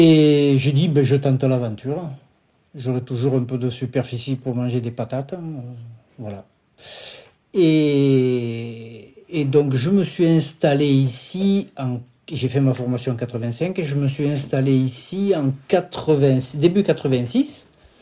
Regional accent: Avignon, Provence-Alpes-Côte d'Azur, France; born there; j'ai 63 ans. Je suis né en 1960 à Avignon.

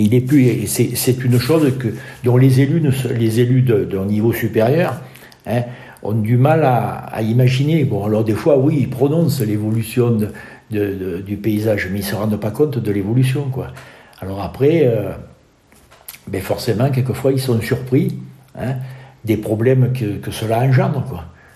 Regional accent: Buis-les-Baronnies, Provence-Alpes-Côte d'Azur, France; born there; also born or lived in Montbrun; je suis né à Buis-les-Baronnies, mais bon, j'ai toujours habité Montbrun.

